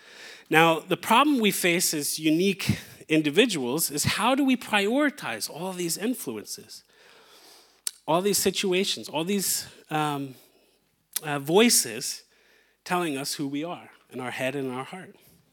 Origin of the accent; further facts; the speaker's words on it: United States; I'm a friend. I'm an American. I can't shake it. I'm a foreigner.